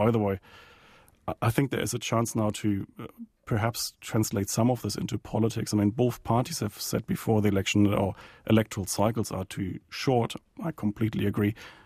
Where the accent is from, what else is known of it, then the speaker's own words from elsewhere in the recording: Germany; now in New Zealand; perhaps my cultural background. I come from Germany. We love talking politics.